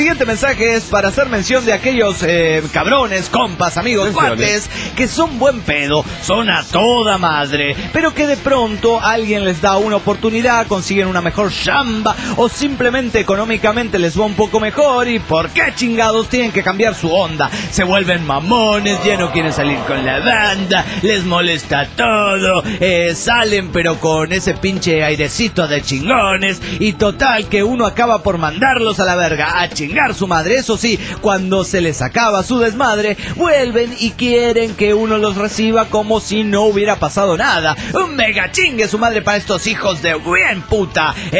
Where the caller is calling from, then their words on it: Atlanta, Georgia, United States; de Atlanta, Georgia, Estados Unidos del Gabacho.